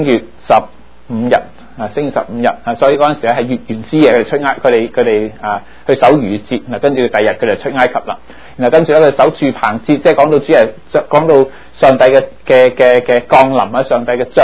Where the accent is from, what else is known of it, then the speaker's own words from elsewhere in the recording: China; 我們中國人都看月光的